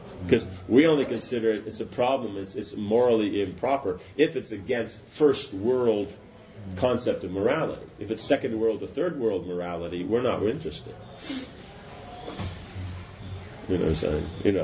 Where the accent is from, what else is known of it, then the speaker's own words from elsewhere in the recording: United States; and, you know, I'm American, so it means the whole of America